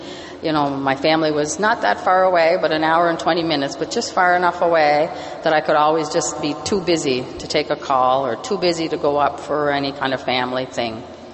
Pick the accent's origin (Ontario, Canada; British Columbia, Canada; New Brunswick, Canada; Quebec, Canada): New Brunswick, Canada; I grew up on the Miramichi, and I think a lot of us have this thing that our community is the drinking center of the world.